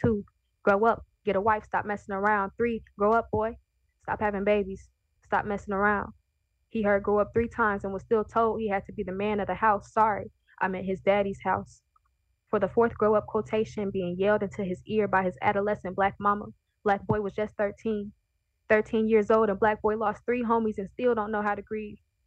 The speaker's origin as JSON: {"language": "English", "town": "Decatur", "country": "United States", "tie": "born or raised there", "said": "Growing up in Decatur, you see a lot of kids going missing and childhood friends going missing and people just disappearing. And Decatur really is turning into a ghost town."}